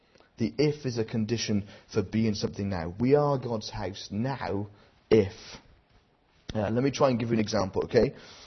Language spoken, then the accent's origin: English; Wales, United Kingdom; I am Welsh, even though I can't pronounce it, just to clarify.